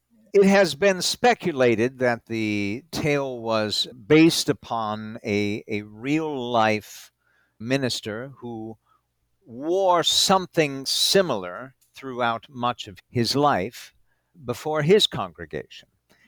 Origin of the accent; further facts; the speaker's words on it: New England, United States; Because I, as a Northerner, and particularly as a New Englander, have a completely different lifestyle than someone in the middle states or certainly in the southern states.